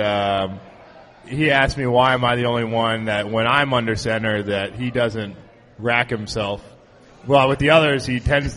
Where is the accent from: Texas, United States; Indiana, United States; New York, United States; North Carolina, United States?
Texas, United States; Dallas; we're both from Dallas